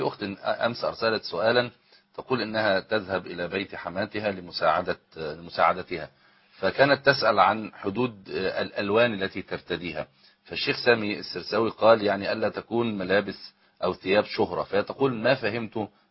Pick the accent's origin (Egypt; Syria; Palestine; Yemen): Egypt; احنا كمصريين